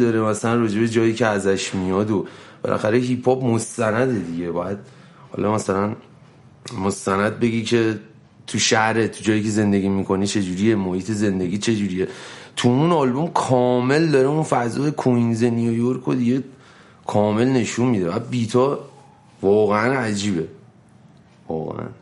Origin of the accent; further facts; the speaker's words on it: Tehran, Tehran Province, Iran; بچگی تهران پارس بزرگ شدم دیگه